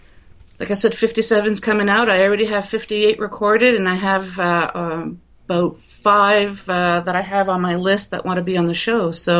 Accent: Canada; I'm a Canadian.

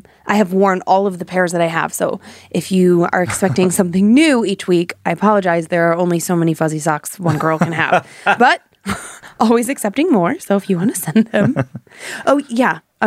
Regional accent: Ohio, United States; I mean, I'm from Ohio, so people always do that.

